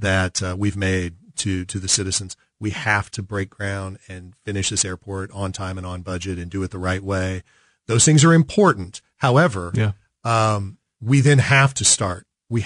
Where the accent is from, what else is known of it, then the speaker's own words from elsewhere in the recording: Kansas City, Missouri, United States; I grew up in South Kansas City, KCMO, but South Kansas City.